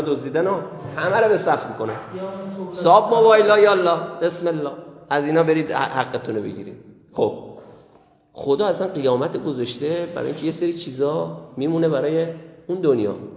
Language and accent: Persian; Iran; یه آقای فهمید ما ایرانی هستیم